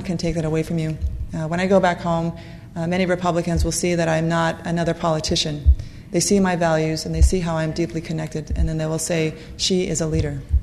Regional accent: Pocatello, Idaho, United States; I'm a mother of two from North Idaho, businesswoman. I was born and raised all up and down the state. I grew up horseback riding in Pocatello

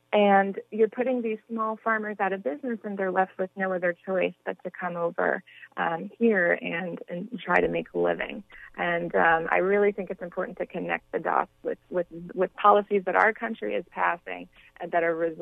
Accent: Florida, United States; My home state is home to one of the largest farm worker coalitions, the Coalition of Immokalee Workers, who have been running a great campaign.

